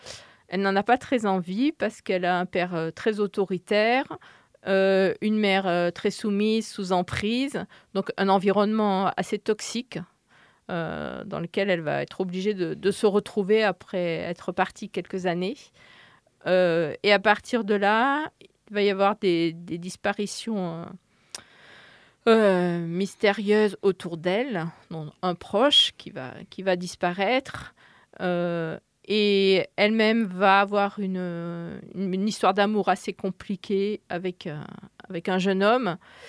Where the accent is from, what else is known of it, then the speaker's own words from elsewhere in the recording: Toulon, Provence-Alpes-Côte d'Azur, France; also born or lived in Paris; je suis née à Paris, mais je suis restée 4 ans et demi, c'est pas beaucoup. Mais j'ai quand même vécu mon enfance, mon adolescence, les années qui comptent à Toulon. Mes parents sont toujours à Toulon. Donc, on a des attaches fortes avec le Var, en fait.